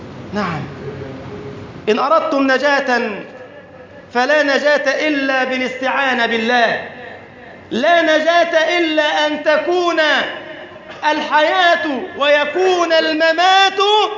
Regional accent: Egypt; إذا نظرنا إلى سفينة بلدنا مصر وهي تتأرجح في هذه الآونة

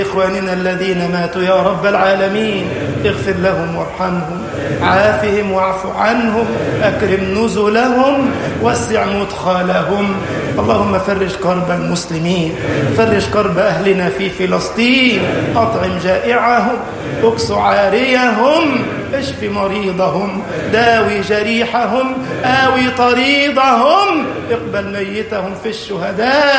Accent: Egypt; اللهم اجعل بلدنا مصر أمنا أمانا

